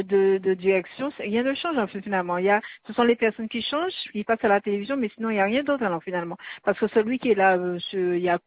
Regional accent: Guadeloupe, France; Moi, j'ai honte de dire que je suis guadeloupéenne maintenant.

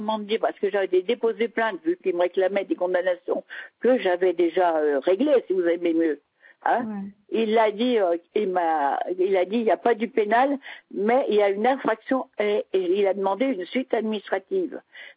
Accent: Marsac, Nouvelle-Aquitaine, France; Je suis de la Creuse.

